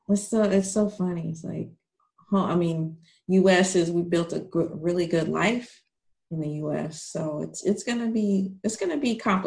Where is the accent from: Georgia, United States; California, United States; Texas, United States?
Georgia, United States; I'm very proud to be from, to be able to say from, I'm from Georgia.